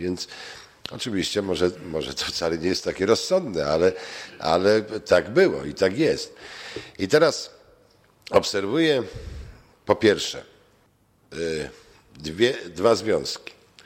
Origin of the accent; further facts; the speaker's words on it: Kuyavian-Pomeranian Voivodeship, Poland; ja pochodzę z terenów wiejskich, z Kujaw, mam tam rodzinę i jeżdżę i widzę, co się dzieje w gminie